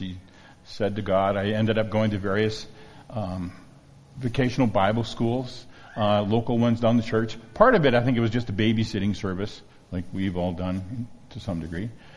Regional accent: Calgary, Alberta, Canada; I was born in Calgary. My grandmother was actually born in Calgary, so I was a third generation Calgarian Albertan. My kids are fourth generation

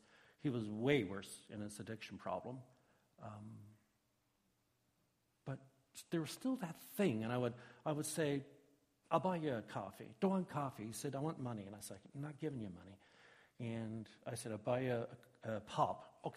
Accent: Newfoundland and Labrador, Canada; I grew up in Newfoundland. You guys know that.

